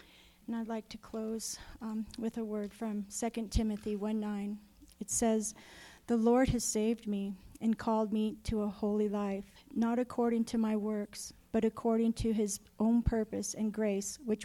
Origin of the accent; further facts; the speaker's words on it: Oregon, United States; now in Missoula, United States; I'm from Oregon, and I've been a student at Missoula Women's Outreach Center for 11 months now.